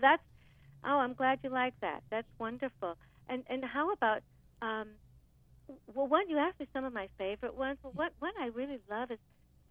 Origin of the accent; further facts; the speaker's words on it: United States; also born or lived in Europe; now in Miami, United States; But I'm from the U.S., okay.